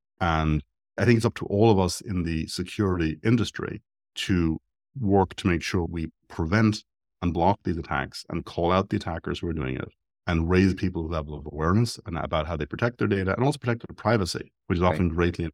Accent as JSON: {"language": "English", "country": "Ireland", "said": "I'm Irish. We had a situation a couple of years ago in Ireland"}